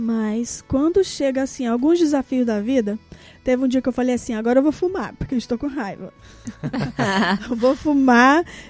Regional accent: Nova Russas, Ceará, Brazil; also born or lived in Rio de Janeiro; Aqui em Nova Russas, né? Que eu sou de Nova Russas.

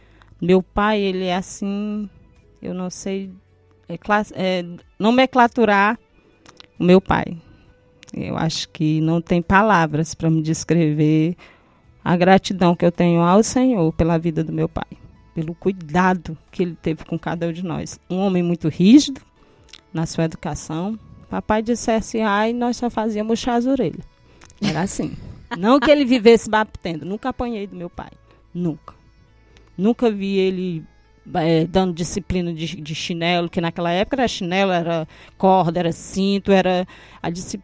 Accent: Irapuá, Ceará, Brazil; Nós somos lá do Irapuá. É Irapuá, aqui próximo a Nova Russas.

